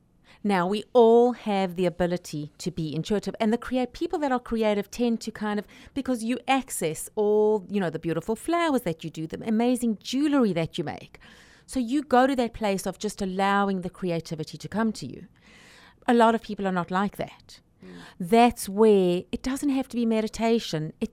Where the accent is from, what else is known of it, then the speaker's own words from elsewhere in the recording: South Africa; I'm from South Africa